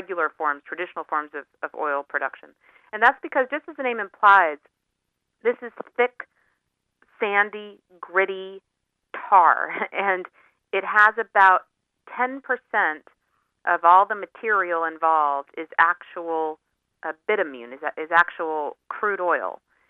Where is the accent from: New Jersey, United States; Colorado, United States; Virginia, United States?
Colorado, United States; I'm originally from Colorado, many small towns across the West suffered the economic consequences